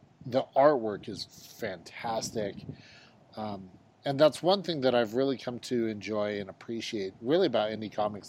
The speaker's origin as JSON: {"language": "English", "country": "United States", "tie": "born or raised there", "said": "now obviously growing up in the States, you know, going through, you know, our social studies, learning about presidents"}